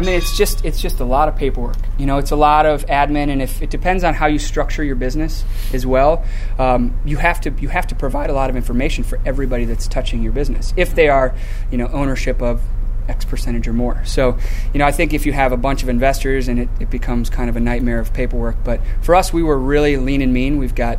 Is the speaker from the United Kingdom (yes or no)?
yes; United Kingdom; Well, being a Brit, you might appreciate it.